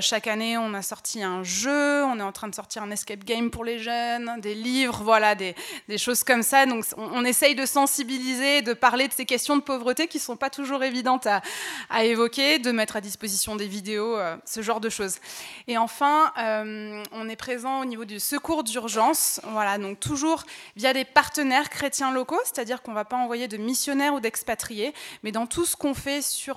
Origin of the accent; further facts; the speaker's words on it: Grenoble, Auvergne-Rhône-Alpes, France; Oui, c'est une joie pour moi de revenir parce que du coup je viens de Grenoble.